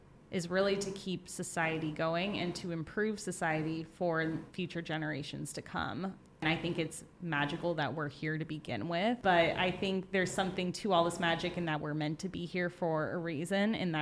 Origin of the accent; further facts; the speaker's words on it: California, United States; It turns out she's from California as well, like I said, my hometown.